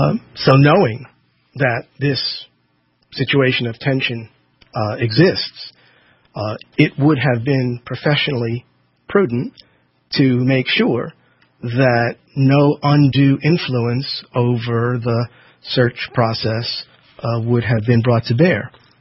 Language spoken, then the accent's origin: English; Philadelphia, Pennsylvania, United States; we are both from Philadelphia